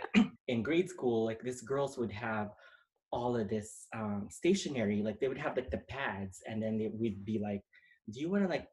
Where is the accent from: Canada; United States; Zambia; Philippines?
Philippines; And then I was big on, I grew up in the Philippines.